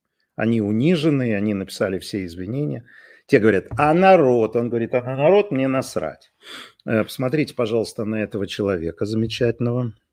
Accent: Ukraine; зная, что я из Украины

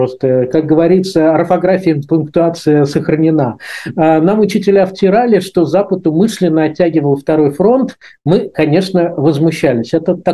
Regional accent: Saint Petersburg, Russia; мы с вами из Петербурга и родились, как я понимаю, в Ленинграде

